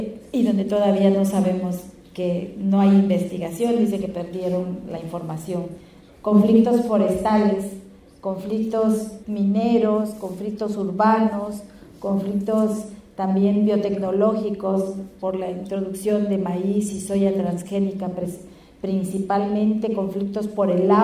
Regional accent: Oaxaca, Mexico; aquí en el Istmo de Tehuantepec, de donde yo vengo, y en otras partes del país existen conflictos energéticos.

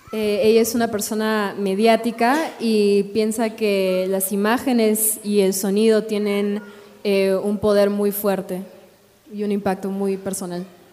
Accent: Tanzania; es donde nació la humanidad, específicamente en mi país, en Tanzania.

